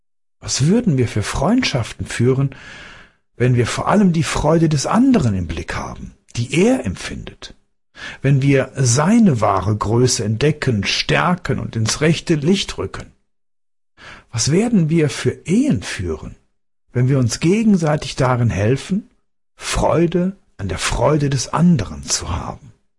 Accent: North Rhine-Westphalia, Germany; Bei uns am Niederrhein, wo ich herkomme

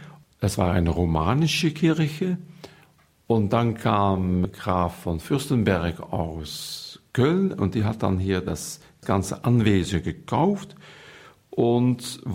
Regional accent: Netherlands; German is a second language; now in Remagen, Germany; ich komme aus den Niederlanden, so wie Sie auch schon hören an meinem Akzent. Und ich bin seit 1982 Priester im Bistum Roermond, Niederlande.

